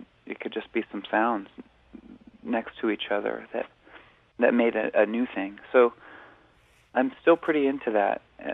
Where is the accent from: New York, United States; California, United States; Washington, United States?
Washington, United States; Anacortes; I'm from Anacortes, Washington, so … was a big deal, I guess everywhere, but especially around here.